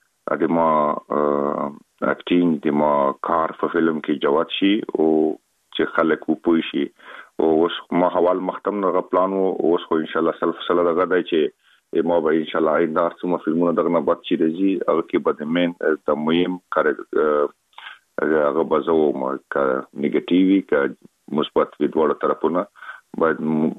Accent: Afghanistan; خلک خبر دي چې موږ افغان یم او په بالیوډ کې کا فلمو کې کار کوم

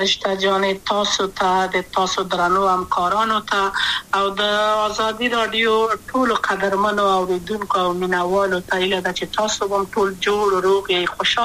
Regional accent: Kabul, Afghanistan; also born or lived in Wardak; د کابل په تخت پل سیمه کې یم او لویا شویم کابل کې

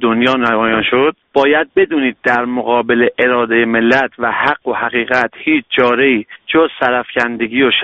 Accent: Iran; من یک ایرانی هستم

